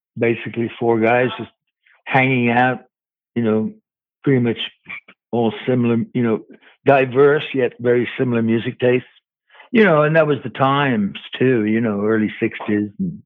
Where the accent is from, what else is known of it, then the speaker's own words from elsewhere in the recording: Worcester, West Midlands, United Kingdom; I'm from England, Worcester.